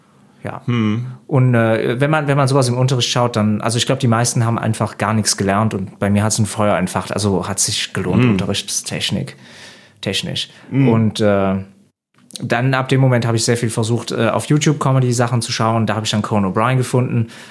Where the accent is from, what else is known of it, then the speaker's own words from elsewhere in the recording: Bütgenbach, Wallonia, Belgium; Ich bin in Bütchenbach aufgewachsen, das ist ein kleines Dorf mit einem wunderschönen See nebendran.